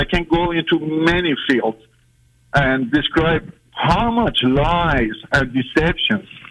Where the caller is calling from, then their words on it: Kansas City, United States; I'm from Kansas City.